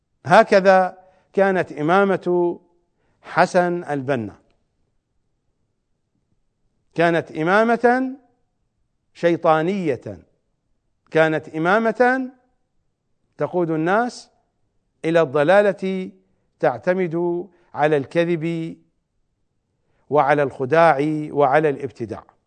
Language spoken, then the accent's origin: Arabic; Iraq; سرقوا الأموال كلها مثل ما حدث عندنا في العراق